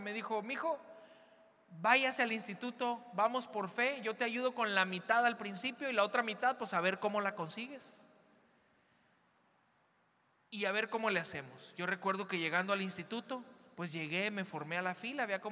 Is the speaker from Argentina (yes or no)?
no; Mexico; como soy buen mexicano, pues me quedé en la fila.